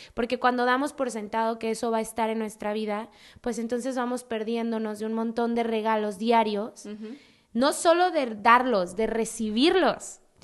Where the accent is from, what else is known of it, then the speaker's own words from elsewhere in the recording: Mexico City, Mexico; Yo soy de Ciudad de México y yo no soy de gente de varo, o sea, mi familia no era gente de varo.